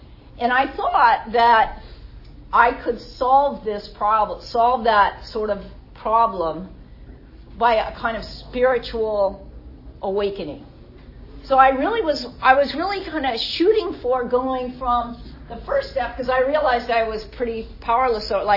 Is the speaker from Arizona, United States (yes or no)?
yes; Arizona, United States; growing up in Arizona, I have three older brothers.